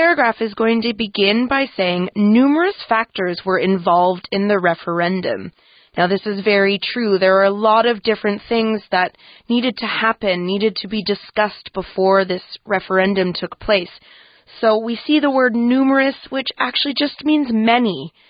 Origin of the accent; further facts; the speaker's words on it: Canada; Now, as a Canadian, that's something that always made me quite jealous.